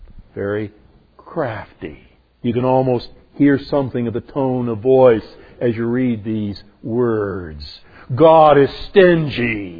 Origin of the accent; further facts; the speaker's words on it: Arizona, United States; Now, I grew up here in Arizona.